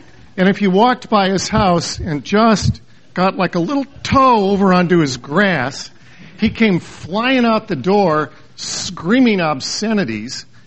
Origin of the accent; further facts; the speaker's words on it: Bellwood, United States; I'm reminded equally of when I was a kid growing up in Bellwood.